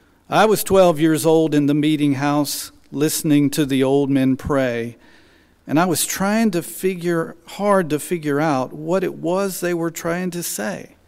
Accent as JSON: {"language": "English", "country": "United States", "tie": "born or raised there", "said": "Back in the 80s, which is still, in my estimation, one of the best decades to have ever grown up as an American."}